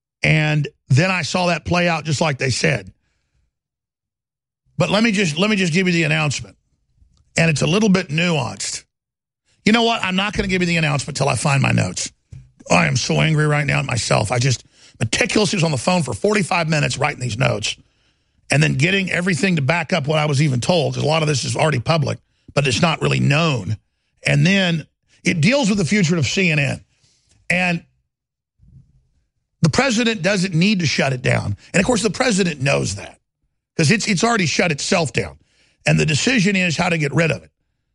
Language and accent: English; Dallas, Texas, United States; I mean, that said, I grew up in Dallas, and it was kind of a reverse racism thing.